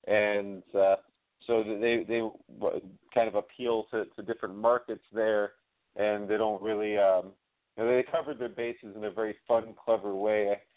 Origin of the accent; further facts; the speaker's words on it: Miami, Florida, United States; now in Central Florida, United States; We grew up together in Miami. It was just by luck we ended up here in Central Florida together, working together on this new chapter.